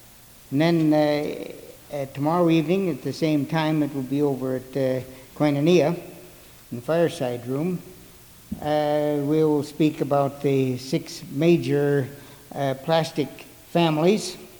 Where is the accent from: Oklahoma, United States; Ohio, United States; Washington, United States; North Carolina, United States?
Washington, United States; Tacoma; I am from Tacoma, Washington.